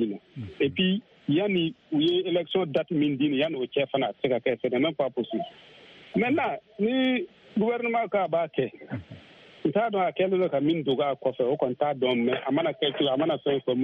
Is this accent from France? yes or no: no; Mali; on est des Maliens musulmans, on est des Balibans